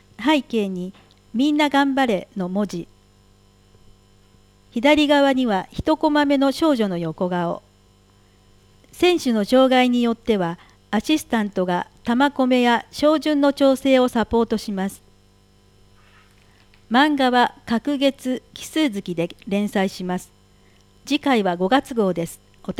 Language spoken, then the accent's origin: Japanese; Brazil; Japanese is a second language; 私の母国ブラジルには各地域、北部、北東部、中西部、東南部と南部を象徴する木がありますが